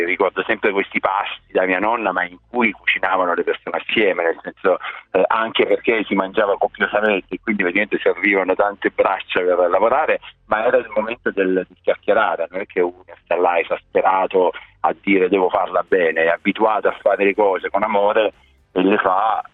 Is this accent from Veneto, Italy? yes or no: no; Apulia, Italy; Ma sì, io sono cresciuto in Salento